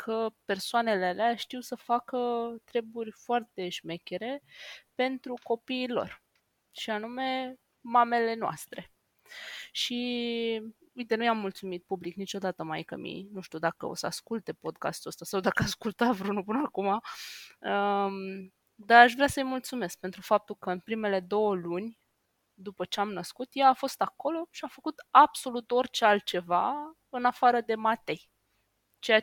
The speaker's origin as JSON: {"language": "Romanian", "town": "Ploiești", "region": "Prahova", "country": "Romania", "also_born_or_lived": "Bucharest", "said": "ne-am mutat din București după 10 ani de stat în București, înapoi în orașul din care suntem, respectiv în Ploiești"}